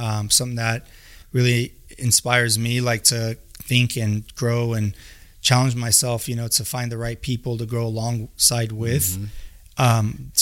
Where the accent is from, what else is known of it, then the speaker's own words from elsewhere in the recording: United States; So like my parents, everyone speaks fluent Russian. I don't, because I grew up in America.